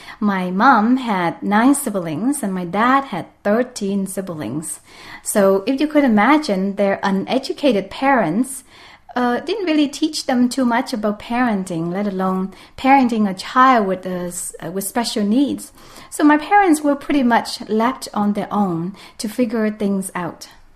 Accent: Vietnam; And so growing up in Vietnam as a blind woman

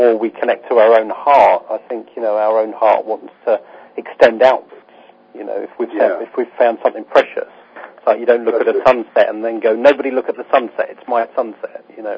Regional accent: East of England, United Kingdom; born there; county of Essex has a kind of reputation for being, you know, not the most high quality and high energy of places, and I was born in Essex.

